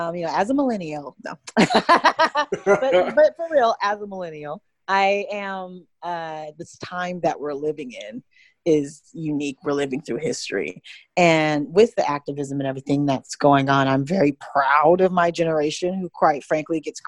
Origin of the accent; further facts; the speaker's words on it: Utah, United States; I am from Utah. So being from Utah, I obviously was raised around a whole lot of white folks